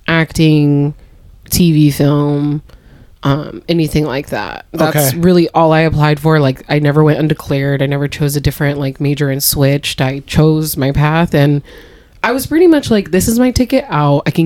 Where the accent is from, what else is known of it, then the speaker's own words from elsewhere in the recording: Rancho Cordova, California, United States; also born or lived in South Sacramento / Elk Grove; Yeah. I'm from Rancho Cordova.